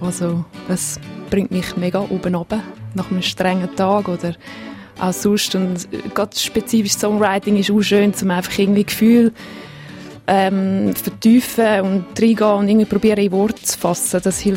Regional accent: Winterthur, Zurich, Switzerland; Ich komme aus Winterthur.

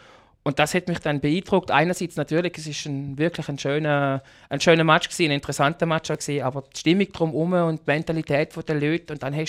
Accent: Germany; Ich bin Walliser im Herzen, aber mein Pass, da ist ein grosser Adler drauf, als ich bin ein Deutscher.

